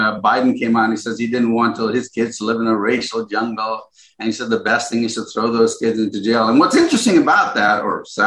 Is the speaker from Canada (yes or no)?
no; Ghana; born there; I was born in Ghana, so I know a lot of these guys